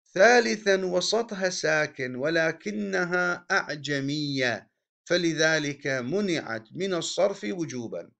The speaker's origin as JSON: {"language": "Arabic", "country": "Iraq", "said": "وهذا الملفع موجود عند أهل القرى عندنا في العراق، سيما يعني في المناطق الريفية."}